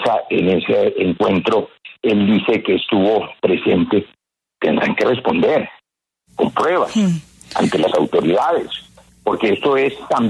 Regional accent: Valle del Cauca, Colombia; en la DIAN de mi tierra, del Valle del Cauca

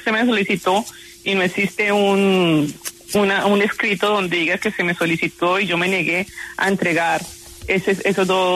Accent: Colombia; moved away; varias cosas que yo no pude traerme conmigo en el momento que yo salí de Colombia

